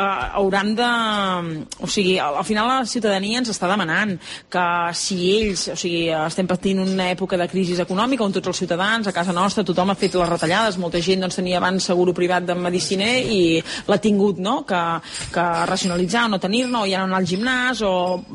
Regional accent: Sant Sadurní d'Anoia, Catalonia, Spain; jo, que soc de Sant Sobre i Noia

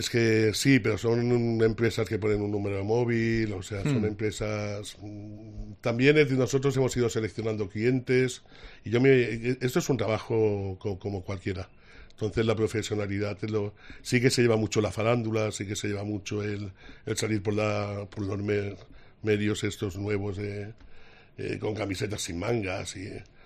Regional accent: Barcelona, Catalonia, Spain; Yo soy de Barcelona.

